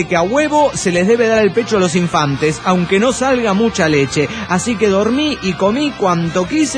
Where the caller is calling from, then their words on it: Chilpancingo, Guerrero, Mexico; de Chilpancingo, México.